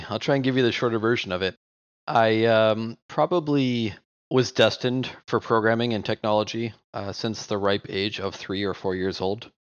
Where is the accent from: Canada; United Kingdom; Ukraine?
Canada; Calgary, Alberta; now in United States; we grew up in Canada. I'm from Calgary, Canada. I'm an immigrant to the United States.